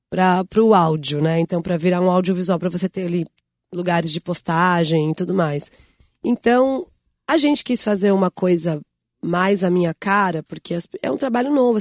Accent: São Paulo, Brazil; eu falei, cara, eu sou de São Paulo.

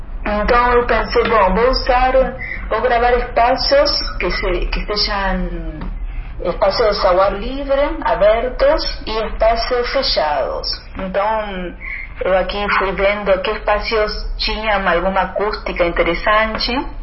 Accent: Argentina; now in Brazil; desde que eu cheguei de Buenos Aires, né? Eu sou da Argentina e eu vim para o Rio de Janeiro, morei aqui na Serra, depois morei um tempo em Rio e voltei para cá.

